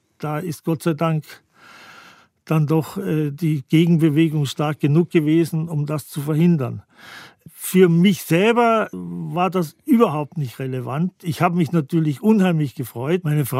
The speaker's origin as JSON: {"language": "German", "country": "Austria", "said": "Ich war und bin noch immer Österreicher"}